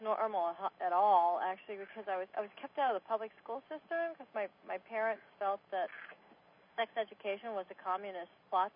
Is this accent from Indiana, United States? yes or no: no; Oregon, United States; I grew up in the state of Oregon, and my parents were blue-collar.